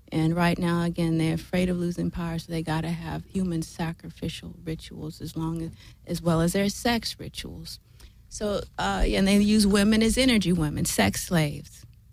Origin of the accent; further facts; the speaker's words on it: Inglewood, California, United States; born there; I was born here in Inglewood. I went to private schools all my life except for third grade.